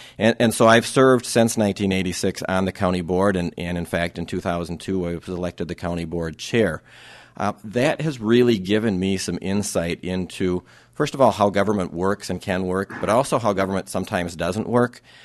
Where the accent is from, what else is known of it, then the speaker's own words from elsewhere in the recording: La Crosse, Wisconsin, United States; Started my own practice here in La Crosse. I grew up in La Crosse, in fact.